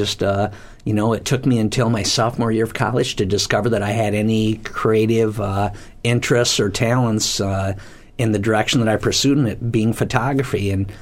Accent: Boscobel, Wisconsin, United States; also born or lived in Platteville; Grew up in Boscobel on the Wisconsin River, a little tiny burg of 2,000 people in southwest Wisconsin. Lived there until early 1970s when my father got promoted and took a job as a store manager in Platteville, Wisconsin, and brought me closer to Dubuque.

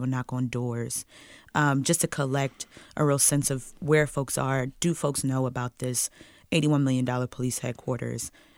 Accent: Philadelphia, Pennsylvania, United States; I've been politicized in the South. I'm from Philly, but all of my politicization has come in the South with a Southern context.

